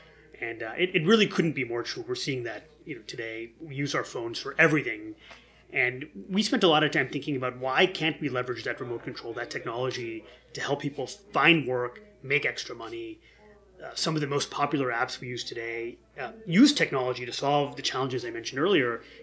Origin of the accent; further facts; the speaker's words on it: Detroit, Michigan, United States; I grew up near Detroit. As you know, David, my parents were small business owners. They had immigrated here from India.